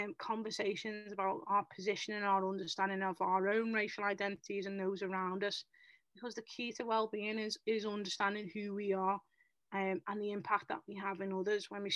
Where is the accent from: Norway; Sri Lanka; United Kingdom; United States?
United Kingdom; North West England; So this type of work, anti-racism work, is at the forefront of being a Scouser. So just be a Scouser and be proud in that respect, and definitively love on your people